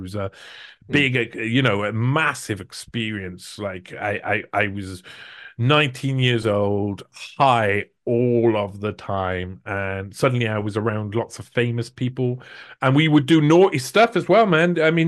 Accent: Wales, United Kingdom; I'm a Welshman down in South Wales, it's true.

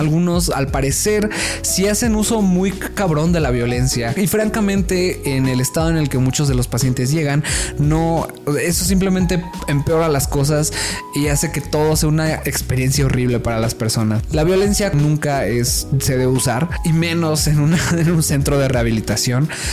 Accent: State of Mexico, Mexico; Y a ver, yo soy del Estado de México, entre millones de personas.

